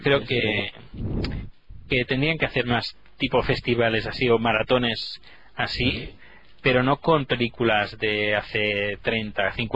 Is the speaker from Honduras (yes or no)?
no; Terrassa, Catalonia, Spain; en Tarrasa, ciudad de donde yo soy natal